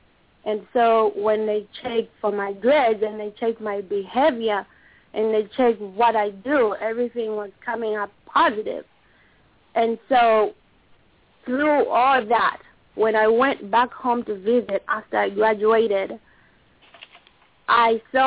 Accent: Zambia; means blessing in our country. I'm from Zambia in Africa.

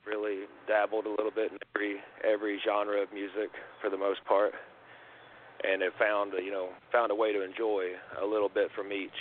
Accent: Tennessee, United States; At a young age, being born and raised in Tennessee, obviously country was everywhere.

